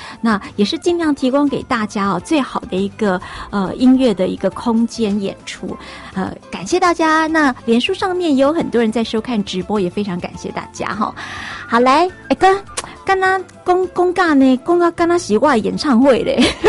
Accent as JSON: {"language": "Chinese", "country": "Taiwan", "said": "跟我们台湾人好，跟我们台湾人很像，跟我们台湾人很像"}